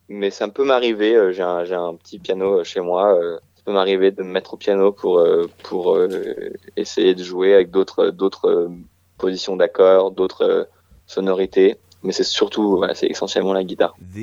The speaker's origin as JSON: {"language": "French", "town": "Paris", "region": "Île-de-France", "country": "France", "tie": "born or raised there", "said": "l'éducation musicale que je me suis faite, je l'ai eue vraiment tout seul à Paris, en grandissant à Paris"}